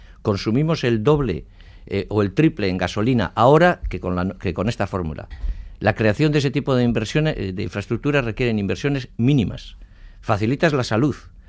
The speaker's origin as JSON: {"language": "Spanish", "region": "Basque Country", "country": "Spain", "said": "con los 2 millones que somos de vascos, 2.200.000"}